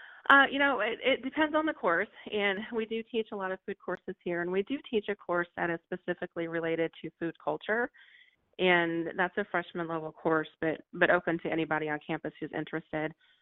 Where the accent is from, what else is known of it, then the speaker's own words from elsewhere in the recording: Illinois, United States; absolutely grew up cooking with every female in my family.